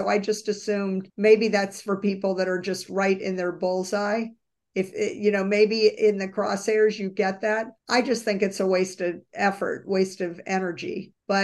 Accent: New Orleans, Louisiana, United States; So I grew up in New Orleans, and years ago the Super Bowl was in the Superdome in New Orleans.

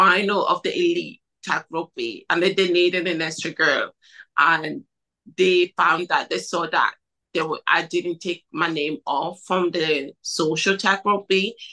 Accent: Cameroon; English is a second language; now in Ireland; completely different from Cameroon, like weather, food, really everything. How I just went to school, I didn't speak English.

